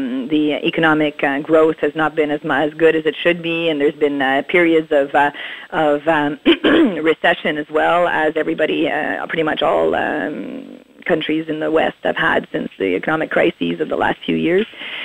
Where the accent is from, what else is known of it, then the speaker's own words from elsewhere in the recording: Ontario, Canada; also born or lived in Montreal; I was born in Montreal. I grew up in Northern Ontario, and I came back here in 1995. So I guess I would identify as living on the territory of Quebec.